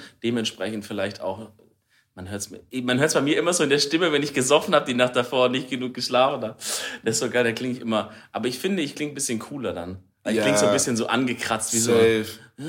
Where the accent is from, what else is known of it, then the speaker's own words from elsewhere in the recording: Baden-Württemberg, Germany; Also ich habe halt immer als Süddeutscher, vor allem als Baden-Württemberger natürlich